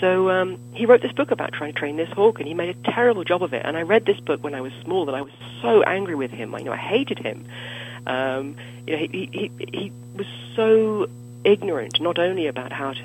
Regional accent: Cambridge, East of England, United Kingdom; And my hometown is Cambridge in England, and it's a pretty eccentric place.

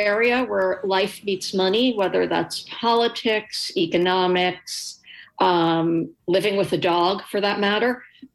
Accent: New York City, New York, United States; I was a little girl growing up in New York City

